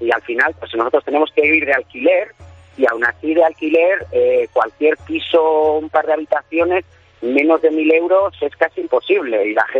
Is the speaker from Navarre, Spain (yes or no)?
yes; Tudela, Navarre, Spain; Soy de Navarra, de la Ribera de Navarra. Soy de Tudela y, bueno, mi familia es de un pueblito al lado de Tudela, toda mi familia de Murchant, un pueblito tremendo.